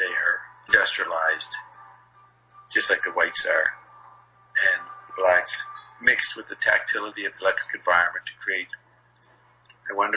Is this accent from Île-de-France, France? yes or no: yes; Paris, Île-de-France, France; moved away; also born or lived in New York; was all that I knew growing up in Paris. So when I got to New York in 53, early 54, and started to hear the R&B and the doo-wop, I got … pretty quickly.